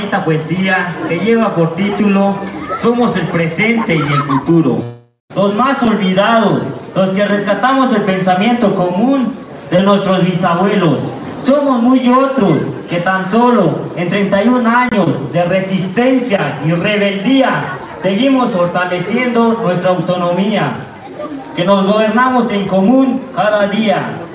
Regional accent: Chiapas, Mexico; Vengo del Caracol 1, la realidad, madre de los caracoles, mar de nuestros sueños. Como joven zapatista

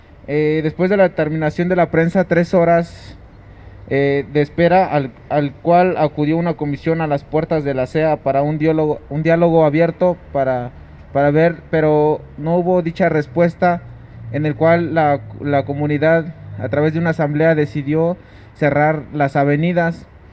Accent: Santiago, Mexico; somos originarios de Santiago y pues fuimos allá a defender el agua, que es ahí donde nacimos, donde nosotros crecimos, es nuestra tierra, de donde somos originarios

